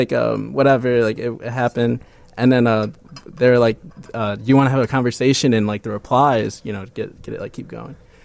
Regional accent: Indiana, United States; So they've seen I was from Indiana, so they narrowed it down.

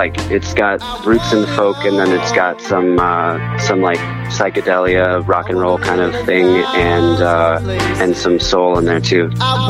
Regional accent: Colorado, United States; now in Chicago, United States; I'm from Colorado. I moved out here to go to music school at Columbia College.

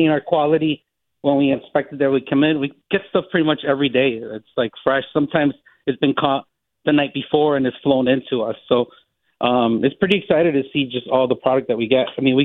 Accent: Chicago, Illinois, United States; I mean, there's really no shortage of just awesome Mexican seafood in the South Side, where I was born and raised in the Little Village neighborhood.

